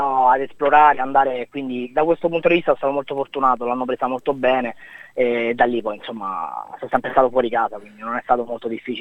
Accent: Rome, Lazio, Italy; moved away as an adult; now in Australia; vengo da Roma, ho 33 anni, 34 fra pochi giorni

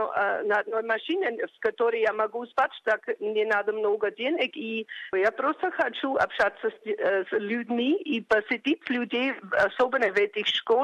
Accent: Vienna, Austria; до Вены, до моего родного города в Австрии.

